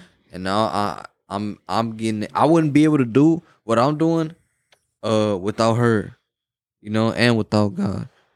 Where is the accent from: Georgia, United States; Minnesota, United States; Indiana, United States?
Minnesota, United States; Minneapolis; Yeah, I grew up in Minneapolis.